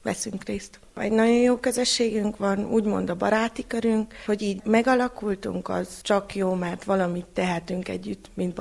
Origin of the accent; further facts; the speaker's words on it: Lunca de Jos, Harghita, Romania; Gyimes középlakon születtem, itt lakok.